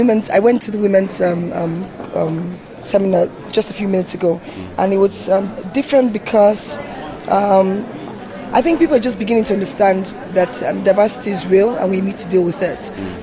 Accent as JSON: {"language": "English", "country": "Nigeria", "said": "I'm from Nigeria."}